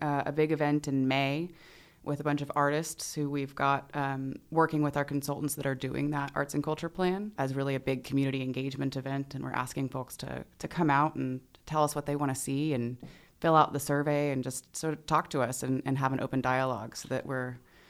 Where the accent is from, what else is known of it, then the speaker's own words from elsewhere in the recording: Rollingwood, Texas, United States; So I grew up in Rollingwood.